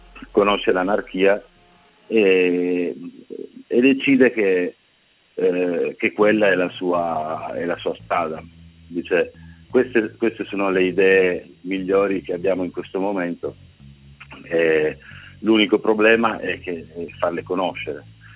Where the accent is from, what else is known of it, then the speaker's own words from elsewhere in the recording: Turin, Piedmont, Italy; io diciamo originario di Torino, tra Ivrea e Torino.